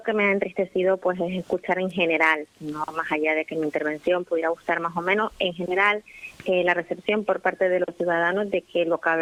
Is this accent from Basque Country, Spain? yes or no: no; Canary Islands, Spain; porque yo también lo he tenido que hacer como canario, como ciudadana